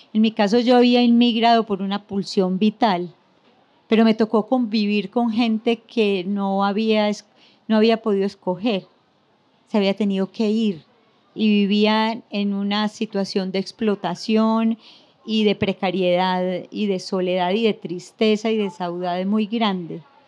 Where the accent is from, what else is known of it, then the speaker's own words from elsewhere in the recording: Antioquia, Colombia; yo soy paisa y vengo de una ciudad muy endogámica.